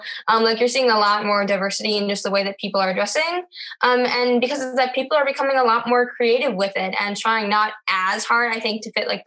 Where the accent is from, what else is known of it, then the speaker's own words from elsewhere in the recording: Westchester, New York, United States; I'm 15 and from Westchester, New York, so like the suburbs of New York City.